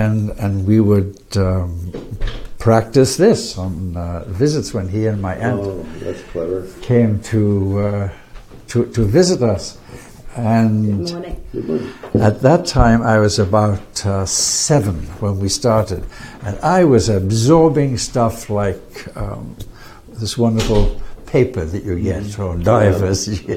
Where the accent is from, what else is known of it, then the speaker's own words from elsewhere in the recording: Newcastle upon Tyne, North East England, United Kingdom; born there; I was born in Newcastle upon Tyne, northeast of England, in 1934, on the 13th of March.